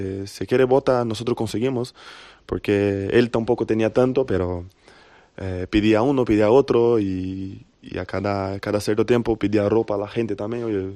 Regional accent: São Paulo, Brazil; now in Spain; desde que salí de São Paulo ya tenía claro que mi sueño era jugar siempre el Madrid

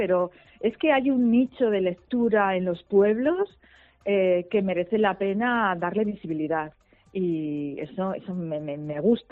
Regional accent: Pamplona, Navarre, Spain; si soy de Pamplona

